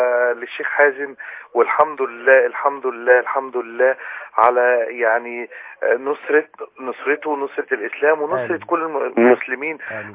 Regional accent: Alexandria, Alexandria Governorate, Egypt; أنا من إسكندرية.

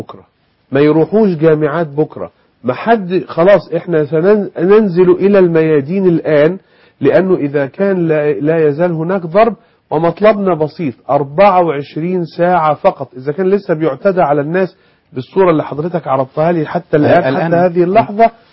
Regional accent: Egypt; انا مواطن مصري، انا ما انا الا شخص عادي زي بقية الناس.

